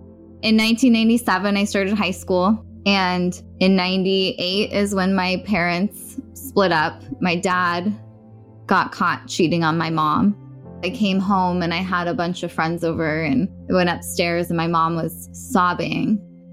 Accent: Laguna Niguel, California, United States; I was born and raised in Orange County. I was born in Laguna Beach, raised in Laguna Niguel.

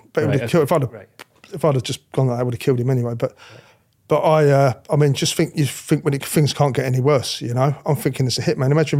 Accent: London, United Kingdom; because I'm from the East End anyway

